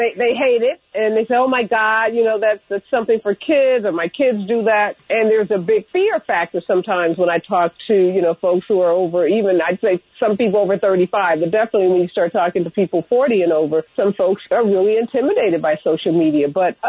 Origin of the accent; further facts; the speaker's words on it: Midwest, United States; I think being a Midwesterner is just stuck with me.